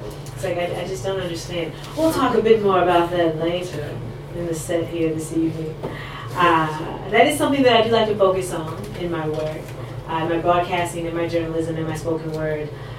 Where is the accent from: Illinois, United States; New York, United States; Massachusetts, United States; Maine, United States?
Illinois, United States; Chicago; now in Dublin, Ireland; I hail from Chi-Town, the Windy City.